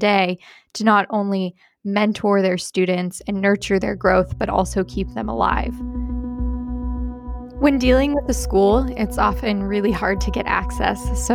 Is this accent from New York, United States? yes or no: no; Ohio, United States; I'm originally from Ohio. I went to college in Appalachia